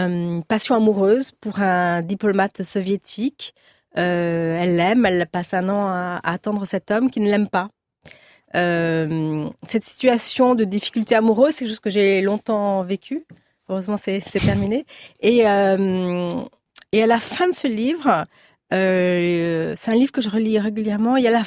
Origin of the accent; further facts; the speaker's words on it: Paris, Île-de-France, France; Moi, je viens d'une famille assez bourgeoise. J'ai souvent raconté dans mes livres. J'ai été élevée à Paris dans une famille intellectuelle de la rive gauche